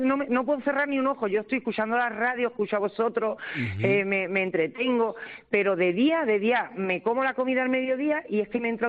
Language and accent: Spanish; Cádiz, Andalusia, Spain; now in Leganés, Spain; Soy de Cai.